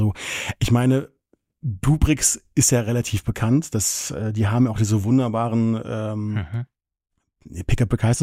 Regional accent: Berlin, Germany; Na, ich bin halt in Berlin groß geworden

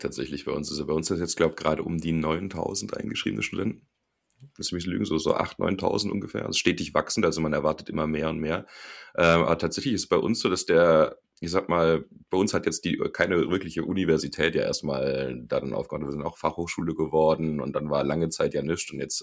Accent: Heilbronn, Baden-Württemberg, Germany; Also man muss sagen, ich bin ja dort aufgewachsen in Heilbronn. Ich komme ja daher

